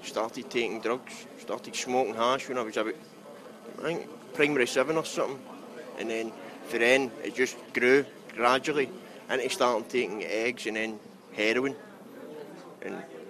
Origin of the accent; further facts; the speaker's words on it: Glasgow, Scotland, United Kingdom; I'm from Glasgow.